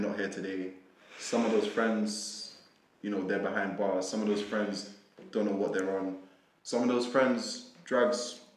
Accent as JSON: {"language": "English", "town": "Newham", "region": "London", "country": "United Kingdom", "tie": "born or raised there", "said": "I grew up in Newham, East London."}